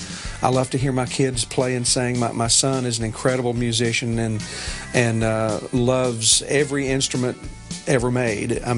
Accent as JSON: {"language": "English", "region": "Kentucky", "country": "United States", "tie": "born or raised there", "said": "You know, I grew up in Kentucky, so I was around old musicians that played fiddle and banjo, and my mother and dad were really good singers."}